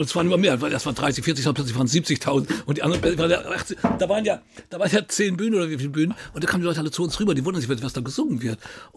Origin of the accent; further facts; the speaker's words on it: Lower Saxony, Germany; Ich bin in Friesland geboren. Ich bin da 20, habe da 20 Jahre gelebt. Meine ganze Jugend habe ich da verbracht.